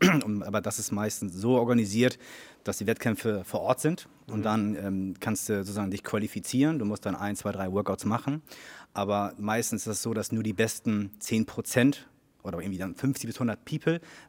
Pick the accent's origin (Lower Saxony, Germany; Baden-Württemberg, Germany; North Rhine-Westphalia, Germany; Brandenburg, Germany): Lower Saxony, Germany; Oldenburg; Bin dann wieder nach Oldenburg gezogen, bin als Oldenburger und deswegen Heimat hat dann doch wieder einen herangezogen.